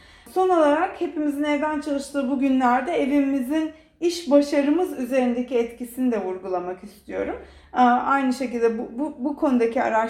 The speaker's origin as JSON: {"language": "Turkish", "region": "Ankara", "country": "Turkey", "tie": "born or raised there", "moved": "yes", "lives_now": "Australia", "said": "Ben mesela Ankara'da büyüdüm. Küçükken bir meyveyi bile dalından kopardığımı hatırlamam. Avustralya'ya geldiğimden beri bu bağı yeniden kurmaya çalışıyorum."}